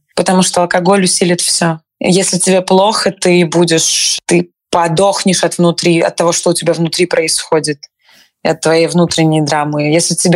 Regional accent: Ukraine; Я же из Украины, у нас есть все.

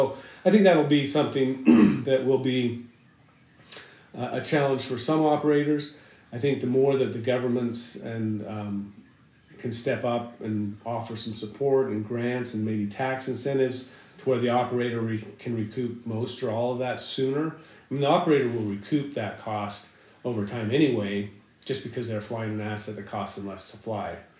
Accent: Preston, Idaho, United States; I grew up in Preston, Idaho.

